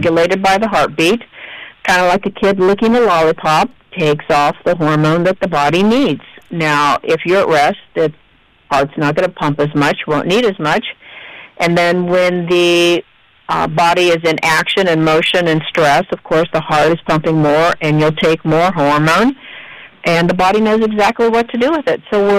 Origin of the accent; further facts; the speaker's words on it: Kansas City, Missouri, United States; I do. I grew up in Kansas City, and Dr. T, or Gino, was from Kansas City also.